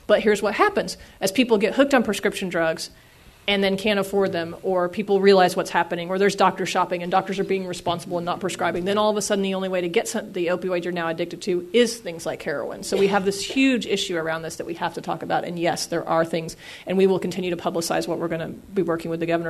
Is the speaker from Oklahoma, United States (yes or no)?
yes; Edmond, Oklahoma, United States; I tell people all the time, I grew up in Edmond, okay?